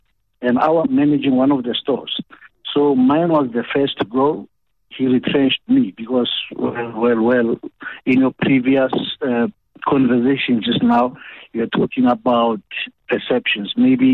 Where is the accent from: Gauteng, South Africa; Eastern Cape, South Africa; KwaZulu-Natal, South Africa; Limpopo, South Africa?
Gauteng, South Africa; Atteridgeville; I'm from Atteville, by the way. I heard you introduce me as